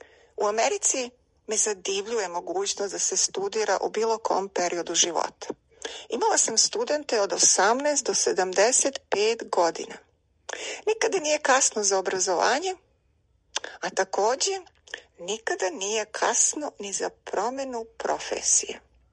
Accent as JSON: {"language": "Serbian", "region": "Belgrade", "country": "Serbia", "tie": "born or raised there", "moved": "as an adult", "lives_now": "Florida, United States", "said": "Moje odrastanje, školovanje i početak radnog veka su bili u Beogradu."}